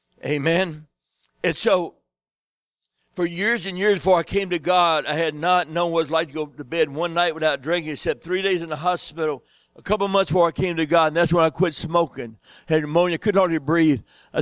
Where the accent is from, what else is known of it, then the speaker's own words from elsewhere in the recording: Beaumont, Texas, United States; I try to tell people I'm from South Sardis, but really Southeast Texas.